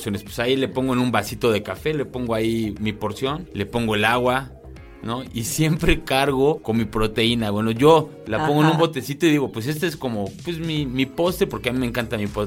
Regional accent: Cholula, Puebla, Mexico; Y ahí en Cholula, Puebla, que es de donde yo soy, pues ahí venden muchísimo.

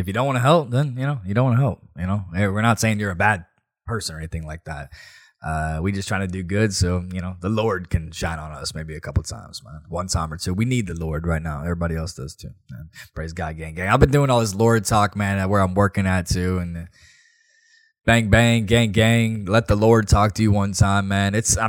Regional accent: Nashville, Tennessee, United States; We're from Nashville. We've seen it all. We've seen the cranes. We're Crane City now.

